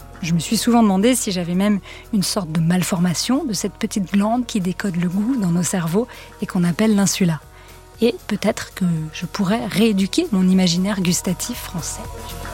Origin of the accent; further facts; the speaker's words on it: France; j'ai grandi en France, mais je n'aime pas le fromage.